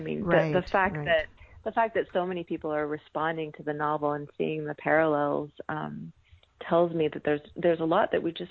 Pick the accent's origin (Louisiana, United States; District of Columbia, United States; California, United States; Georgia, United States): California, United States; And growing up in California, you do have a sense, I had a sense when I was growing up that all the bad things had happened over there, by which I mean toward the east of us back then.